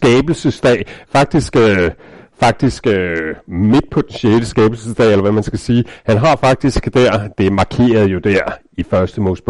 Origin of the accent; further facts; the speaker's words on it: Birkerød, Capital Region of Denmark, Denmark; var 18 år, flyttede jeg her fra Birkerød og uddannede mig i Aarhus og blev præst.